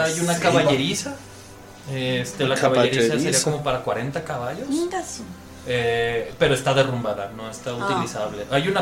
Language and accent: Spanish; Yucatán, Mexico; Y es mi inexperiencia como yucateco, lo siento.